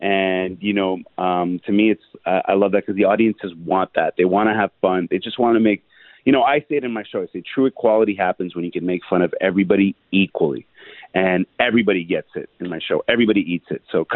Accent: Quebec, Canada; it's English, French, Hindi, and Punjabi. So English, obviously, because we're in North America. French, because I grew up in Quebec. And Hindi and Punjabi, because my parents are from India.

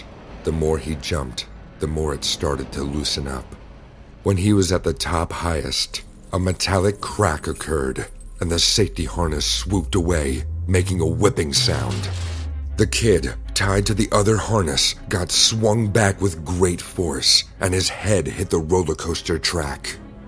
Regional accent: Nashville, Tennessee, United States; I'm from Nashville, but I stayed at my grandfather's place when this particular incident occurred.

